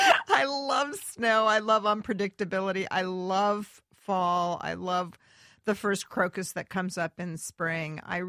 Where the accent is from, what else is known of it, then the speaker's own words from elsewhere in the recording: San Diego, California, United States; also born or lived in Los Angeles; I was born on Sunset Boulevard. Fate. Wow. I was raised in San Diego and went to Berkeley.